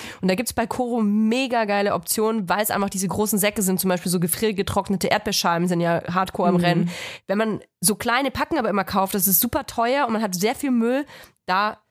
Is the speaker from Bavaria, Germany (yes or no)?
yes; Bavaria, Germany; Ich komme ja aus Franken.